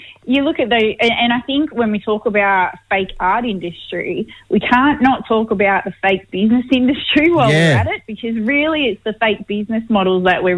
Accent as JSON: {"language": "English", "town": "Sydney", "region": "New South Wales", "country": "Australia", "tie": "born or raised there", "said": "Born and raised in Sydney, though, but always, you know, go home to Kiara growing up and everything. Lived some time on country as well out that way. But, yeah, now I'm living in Sydney, raising my babies here"}